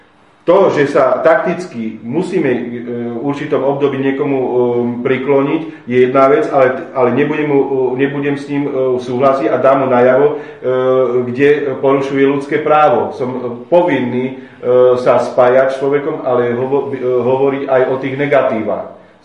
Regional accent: Bratislava, Bratislava Region, Slovakia; born there; A to, že som sa narodil na Slovensku a v Bratislave, ovplyvňuje moje vedomie.

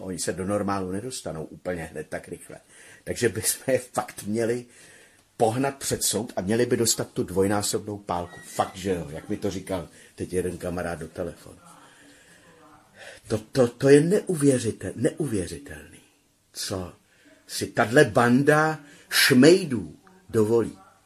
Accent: Bohemia, Czechia; born there; Já jsem se narodil v Čechách

